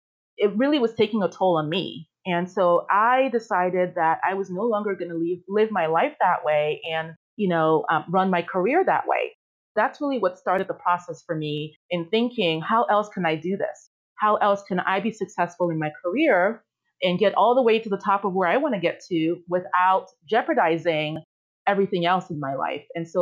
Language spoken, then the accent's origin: English; Nigeria; I am Nigerian. That's where my last name is from.